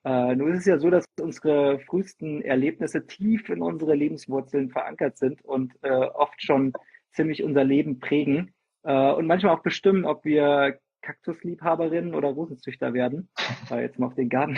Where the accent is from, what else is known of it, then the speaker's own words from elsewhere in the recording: Fulda, Hesse, Germany; Ursprünglich komme ich aus Fulda, das ist in Hessen. Und jetzt gerade sind wir in Freiburg